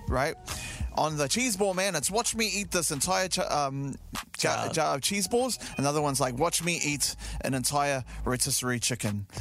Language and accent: English; Auckland, New Zealand; We're from South Auckland.